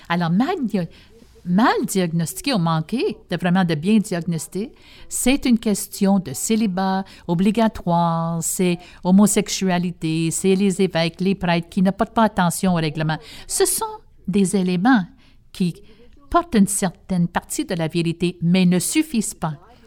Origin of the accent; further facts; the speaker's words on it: United States; French is a second language; parce que moi, je suis américaine